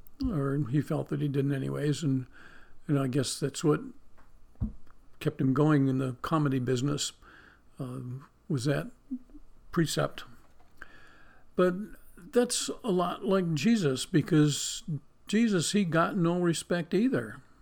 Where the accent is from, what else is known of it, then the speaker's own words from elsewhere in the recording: Ripley, New York, United States; Now, I was born and raised in Ripley, New York, a little town in the far, far west corner of New York State on Lake Erie and the Pennsylvania border.